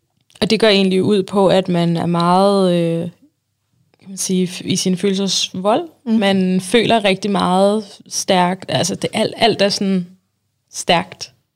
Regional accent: Helsingør, Capital Region of Denmark, Denmark; Jeg er 30 år gammel, og jeg bor på Amager og er oprindeligt fra Helsingør. Min familie er faktisk palæstinenser, men jeg er den eneste i familien, der er født og opvokset her i Danmark.

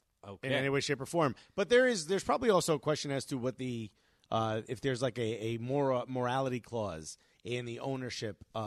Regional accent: United States; Bro, we don't stop being American out here, bro.

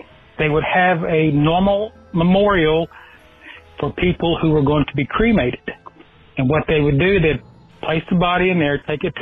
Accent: Chattanooga, Tennessee, United States; I'm from Chattanooga, Tennessee.

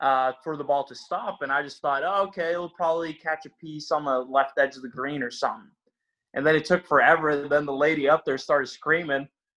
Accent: Norway; I'm from Norway, so it's a little cooler.

